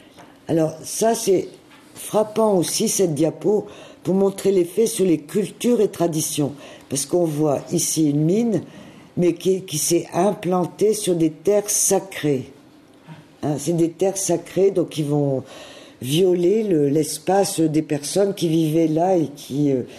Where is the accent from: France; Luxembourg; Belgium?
France; Hauts-de-France; moi, je suis issue de la région du Nord.